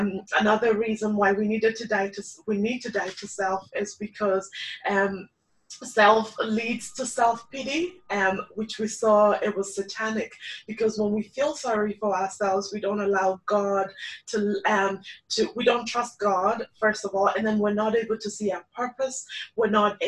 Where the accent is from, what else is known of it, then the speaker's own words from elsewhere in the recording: Kenya; also born or lived in Dublin / Northern Ireland; now in United States; I am from Kenya originally, spent most of my life in Dublin, moved to Northern Ireland when I got married to a Northern Irish man, and then moved to America.